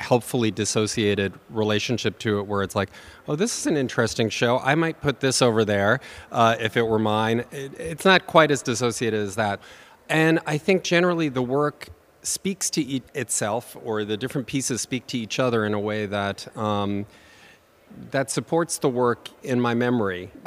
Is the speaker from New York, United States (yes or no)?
yes; New York, United States; But then I remember I grew up in Long Island, and we would come into the city. So Long Island is a half hour out of the city.